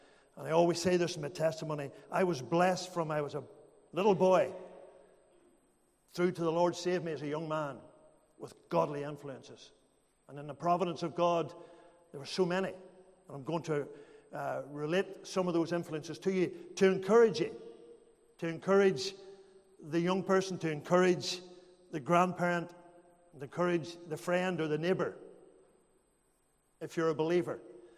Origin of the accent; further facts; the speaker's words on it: Northern Ireland, United Kingdom; I am originally from Macarthur, County Londonderry. A lot of you folks will be familiar with that part of the country. Grew up in a home in Macarthur with six children.